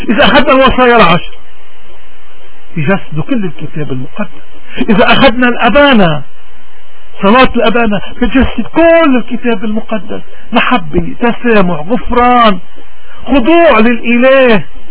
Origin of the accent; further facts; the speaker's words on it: Lebanon; خلونا نحن خصوصا كلبنانيين، بلدنا عم بيمر بظروف قاسية